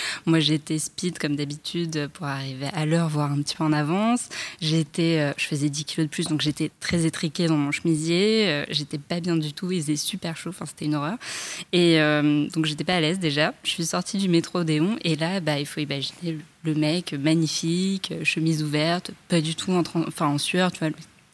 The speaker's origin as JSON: {"language": "French", "town": "Paris", "region": "Île-de-France", "country": "France", "said": "j'ai 30 ans, je vis en banlieue, je suis parisienne"}